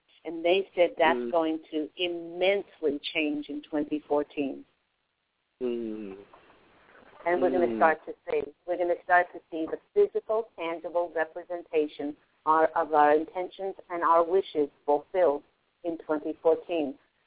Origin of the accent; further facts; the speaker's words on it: New York, United States; I remember many trips as a teenager going down, escaping the northern New York winters and going to Florida.